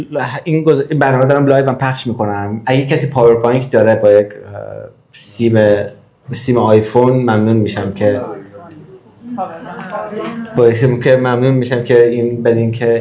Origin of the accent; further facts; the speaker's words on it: Mashhad, Razavi Khorasan, Iran; من ایرانیم و اصلا این نیست. درسته که همه جا خونه منه، اما ایران و مشهد، در واقع شهر من مشهده و خونه من ایرانه